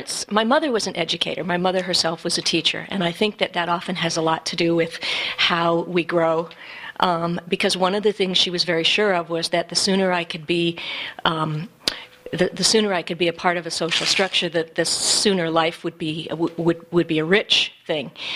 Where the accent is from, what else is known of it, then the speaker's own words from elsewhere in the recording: Detroit, Michigan, United States; born there; And I was born in Michigan, in Detroit, in 1956.